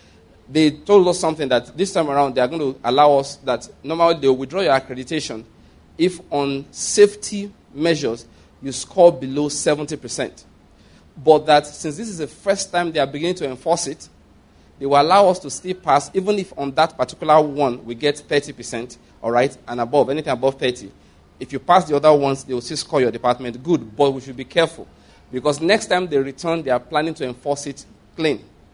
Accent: Nigeria; And of course, you know, I came from Nigeria where... Oh, praise the Lord. You know, Nigeria, we are tough people, though.

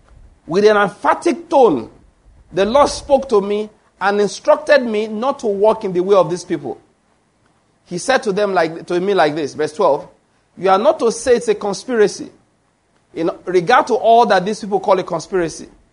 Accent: Nigeria; I'm a Nigerian of today, and I'm a member of the Nigerian Customs Service.

